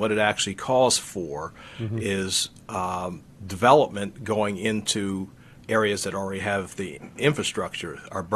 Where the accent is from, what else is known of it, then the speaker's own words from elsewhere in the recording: Lincoln University, Pennsylvania, United States; Now, I'm from the Oxford area, grew up in Lincoln University.